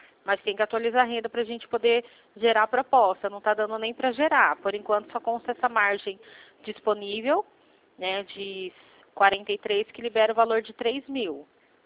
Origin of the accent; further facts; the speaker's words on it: Limeira, São Paulo, Brazil; eu sou aqui de Limeira, interior de São Paulo.